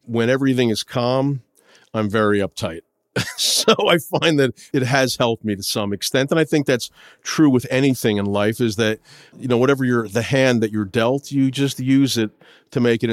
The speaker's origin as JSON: {"language": "English", "region": "New Jersey", "country": "United States", "tie": "born or raised there", "lives_now": "New York City, United States", "said": "Well, I grew up in the suburbs of New Jersey, Union County, about half an hour away from New York City. But when you're from New Jersey, from the suburbs, it might as well have been 2,000 miles away."}